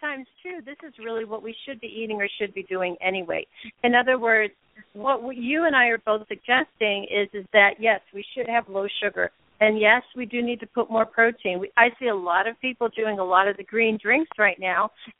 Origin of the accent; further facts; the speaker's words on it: Northeast, United States; I grew up in the Northeast in the 50s and 60s, and our diet was all from local, you know, being in the mountains.